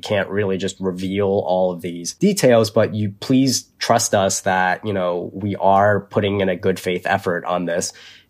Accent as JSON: {"language": "English", "country": "United States", "said": "Even as an American, it's hard for me to figure that out."}